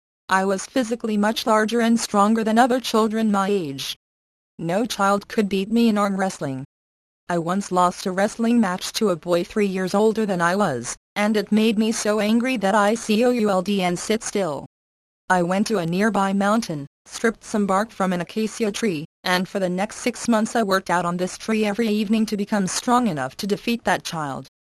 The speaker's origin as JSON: {"language": "English", "country": "North Korea", "tie": "born or raised there", "moved": "yes", "said": "I once visited North Korea for a short while, in 1991. I went to my hometown for the first time in 48 years"}